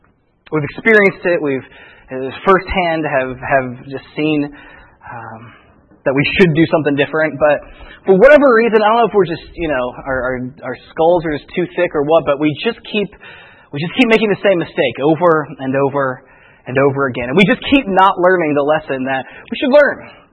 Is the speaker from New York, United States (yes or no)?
no; Indiana, United States; Well, growing up in Indiana, we don't have that.